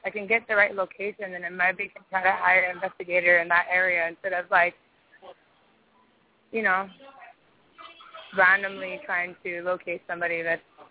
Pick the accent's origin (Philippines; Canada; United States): United States; Hawaii; I'm from Hawaii, but this child is from California.